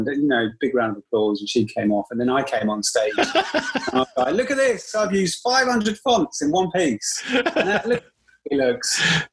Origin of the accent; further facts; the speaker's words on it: London, United Kingdom; maybe it's a cheek because I'm from London